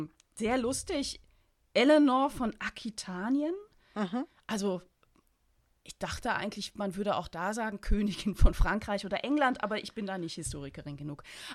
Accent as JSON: {"language": "German", "region": "Eastern Switzerland", "country": "Switzerland", "said": "Bei uns im Osten hat uns das natürlich sehr geprägt, Osten der Schweiz"}